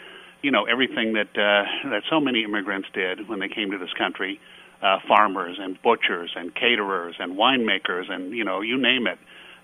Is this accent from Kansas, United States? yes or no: yes; Prairie Village, Kansas, United States; Growing up in Prairie Village, Kansas, and not around a lot of Polish kids.